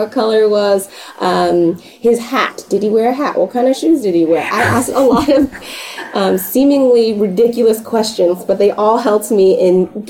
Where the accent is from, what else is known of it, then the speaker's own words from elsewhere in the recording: Vietnam; first language Vietnamese; English is a second language; You know, Vietnamese was my first language. English was not my first language. And I remember thinking as a young girl that I prefer to express myself in the written word